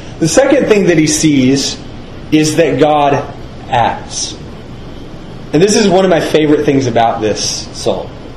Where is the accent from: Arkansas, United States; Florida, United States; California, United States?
Arkansas, United States; It happened when I was a little boy. I grew up in Arkansas, and I remember one time my younger brother had gotten in trouble with my dad.